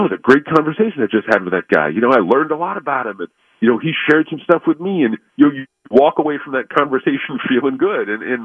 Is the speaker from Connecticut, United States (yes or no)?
yes; Connecticut, United States; I grew up in Connecticut, so I can say all this.